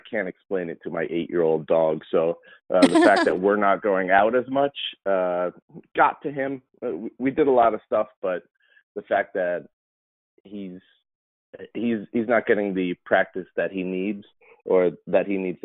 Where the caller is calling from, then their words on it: Pennsylvania, United States; I am in northeastern Pennsylvania, just outside of Scranton, which is famous, of course, for The Office